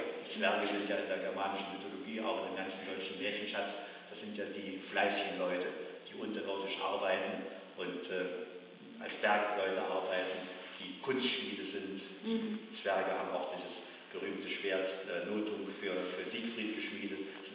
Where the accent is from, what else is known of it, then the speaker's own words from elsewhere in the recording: Lower Silesian Voivodeship, Poland; in meiner Heimat, im Schlesischen, im Riesengebirge